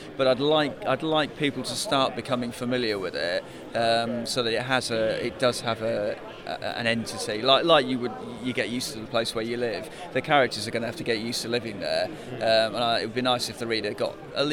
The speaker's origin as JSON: {"language": "English", "region": "South East England", "country": "United Kingdom", "also_born_or_lived": "Kenya", "lives_now": "York, United Kingdom"}